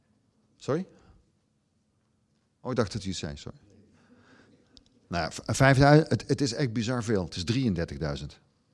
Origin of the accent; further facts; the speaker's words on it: Limburg, Netherlands; Ik ben een rasechte Limburger, ik kom uit een iets ander gebied, maar rasechte Limburger.